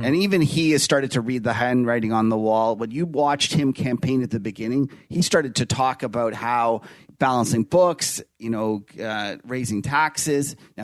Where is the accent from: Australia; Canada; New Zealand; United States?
Canada; So I'm Canadian. So it's Zed, by the way.